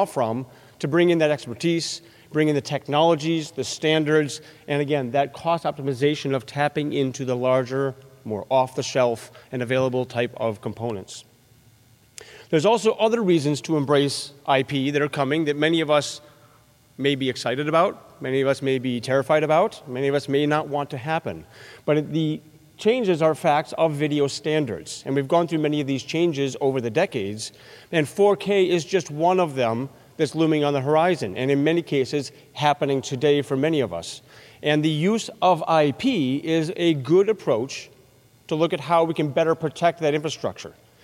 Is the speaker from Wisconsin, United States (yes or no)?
yes; Madison, Wisconsin, United States; For those of you who know me, you know that I'm actually from Wisconsin, right here in Madison.